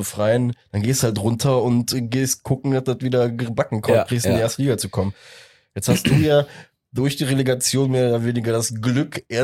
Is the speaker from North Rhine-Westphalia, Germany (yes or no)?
yes; Cologne, North Rhine-Westphalia, Germany; als Kölner hat man sich beim HSV ab einem gewissen Moment, als sie noch nicht das erste Mal abgestiegen sind, verarscht gefühlt